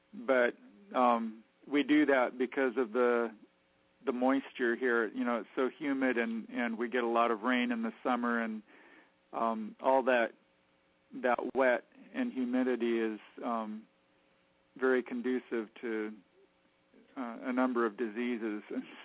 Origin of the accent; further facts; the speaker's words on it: Oak Glen, California, United States; Oh, okay. I grew up in Oak Glen.